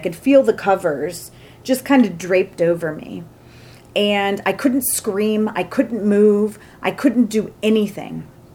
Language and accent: English; Michigan, United States; Michigan.